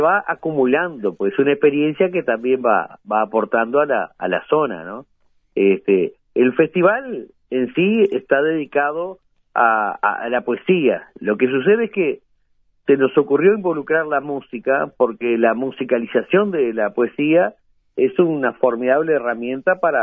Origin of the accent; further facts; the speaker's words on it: Tacuarembó, Uruguay; born there; yo nací en Tacuarembó y se hablaba misturado, o sea, yo mi familia no acostumbraba a hablar el portuñol.